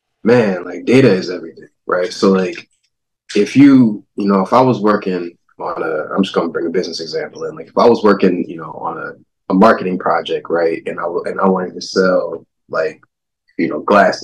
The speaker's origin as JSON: {"language": "English", "town": "Flint", "region": "Michigan", "country": "United States", "said": "I'm from Flint, Michigan. And there's not a lot of opportunities where we come from to give back to people."}